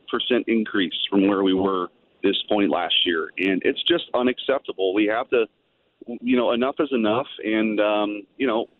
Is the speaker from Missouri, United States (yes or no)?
yes; St. Louis, Missouri, United States; I'm from the St. Louis region. I grew up in the St. Louis region. I care very deeply about what's happening in St. Louis right now.